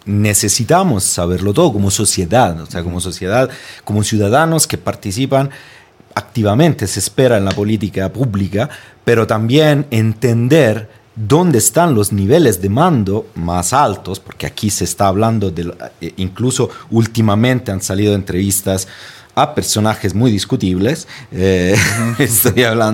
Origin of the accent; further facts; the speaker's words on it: Italy; De Italia.